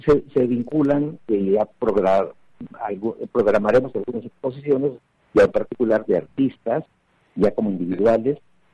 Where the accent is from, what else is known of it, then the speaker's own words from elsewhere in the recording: Fresnillo, Zacatecas, Mexico; Cabe decir que yo soy de Fresnillo.